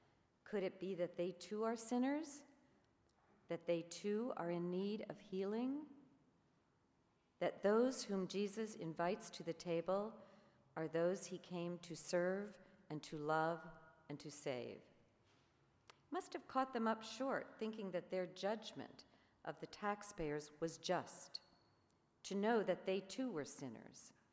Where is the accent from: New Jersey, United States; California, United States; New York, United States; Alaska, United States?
New Jersey, United States; Montclair; accent: New Jersey; now in Oregon, United States; When I first came to Oregon 40 years ago this February, I came from Montclair, New Jersey. That's right, I'm a Jersey girl. And I really sounded like it then. Over the years, my accent has diminished, but it can come back at a moment's notice.